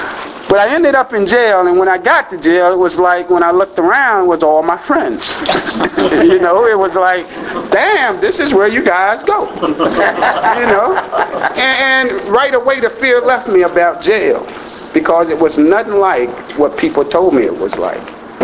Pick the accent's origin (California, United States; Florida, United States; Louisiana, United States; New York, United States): Florida, United States; Fort Pierce; I was born and raised here in Fort Pierce.